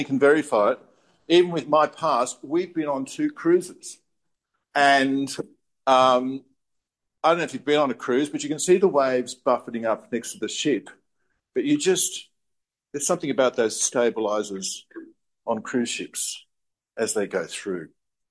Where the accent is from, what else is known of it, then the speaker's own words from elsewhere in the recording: New South Wales, Australia; My family was all into boats. We grew up in the Northern Beaches and we used to go deep sea fishing.